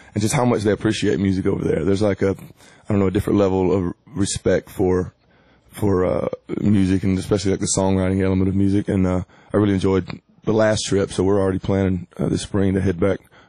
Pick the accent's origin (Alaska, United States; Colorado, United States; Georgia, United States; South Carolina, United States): Georgia, United States; born or raised there